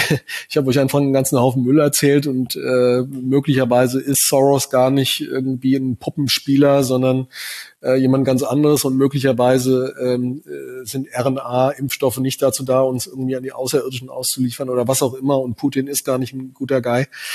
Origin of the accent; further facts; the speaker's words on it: Hesse, Germany; Ja, ich komme aus Südhessen, ich hatte während meiner Schulzeit täglich 4 Starfighter, 3 Tornados über der Schule im Tiefflug drüber knattern